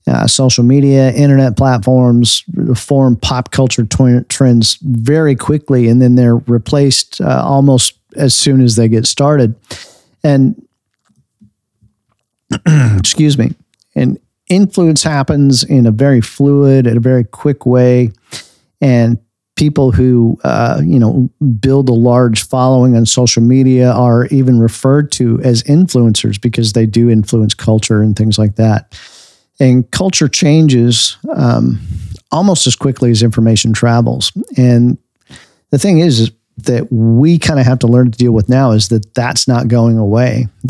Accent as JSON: {"language": "English", "country": "United States", "said": "And same thing with being an American. People hear me talk, my accent might is a little different than the people around me, and they assume things about me."}